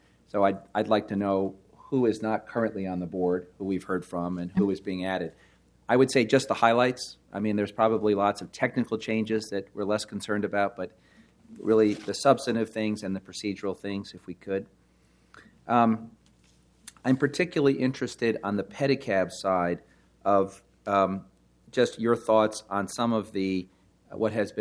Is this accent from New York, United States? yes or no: yes; New York, United States; I'm a transplant from New York.